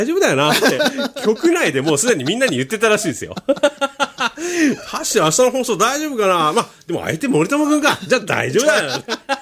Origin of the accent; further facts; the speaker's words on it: Ehime, Japan; 愛媛で生まれてギターってかっこいいなって思いながら育って、今ラジオをやってるギタリスト